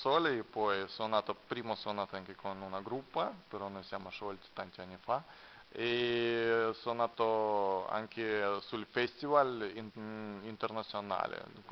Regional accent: Russia; Italian is a second language; now in Italy; sono russo, allora ho venuto qua in Italia per fare qualche concerti, qualche spettacoli

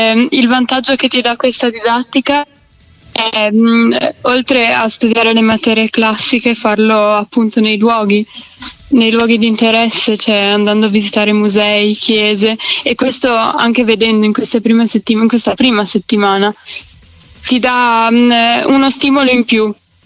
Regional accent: Friuli-Venezia Giulia, Italy; arriviamo nella mia terra perché io sono in Friuli

